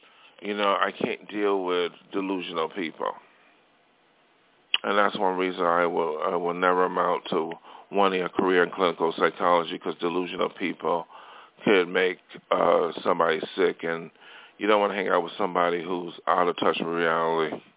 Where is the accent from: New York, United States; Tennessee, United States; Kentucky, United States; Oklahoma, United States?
New York, United States; Buffalo; whether I knew them in my hometown, Buffalo, whether I knew them 20 years ago.